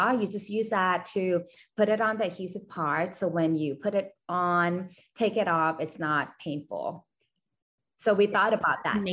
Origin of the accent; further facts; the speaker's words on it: Thailand; I was born and raised in Thailand.